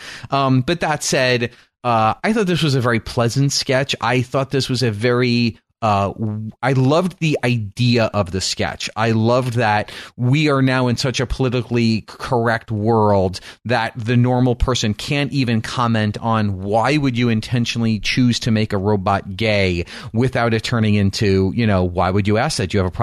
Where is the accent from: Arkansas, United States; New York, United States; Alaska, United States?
New York, United States; They, growing up in New York.